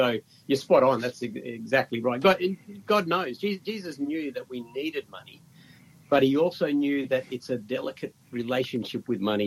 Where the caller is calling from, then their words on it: Bangalow, New South Wales, Australia; Well, I'm actually in a little town called Bangalow, which is in the north of New South Wales.